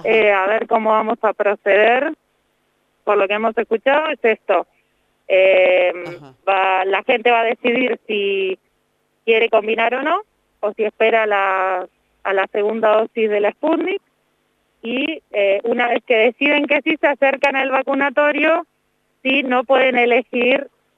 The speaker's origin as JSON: {"language": "Spanish", "region": "Neuquén", "country": "Argentina", "said": "No es mapuche, pero soy de Neuquén."}